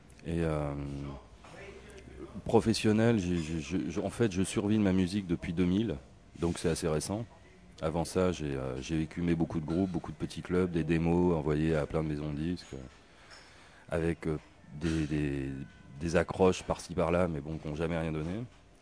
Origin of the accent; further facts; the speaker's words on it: Paris, Île-de-France, France; Bien, je viens de Paris.